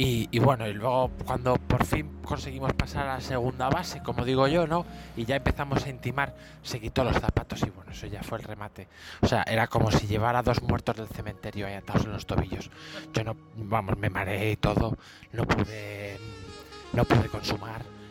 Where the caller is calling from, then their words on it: Candeleda, Castile and León, Spain; de Candeleda, Cáceres.